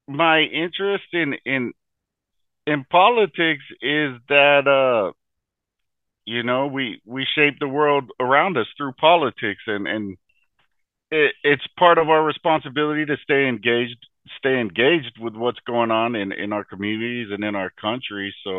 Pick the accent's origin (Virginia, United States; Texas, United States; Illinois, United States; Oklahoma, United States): Oklahoma, United States; Oklahoma City; My background is I'm originally from Oklahoma City. I'm an older student, so an unconventional student. I'm 41 years old.